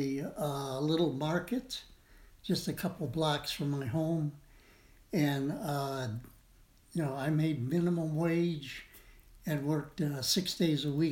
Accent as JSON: {"language": "English", "town": "Detroit", "region": "Michigan", "country": "United States", "tie": "born or raised there", "said": "I was raised in Detroit and went to elementary school about a block away from my house."}